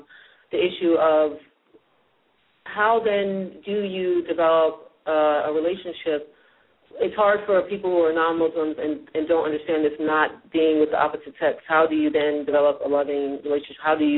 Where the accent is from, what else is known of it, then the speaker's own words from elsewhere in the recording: United States; you know, I'm American, and the way my parents raised me was very open.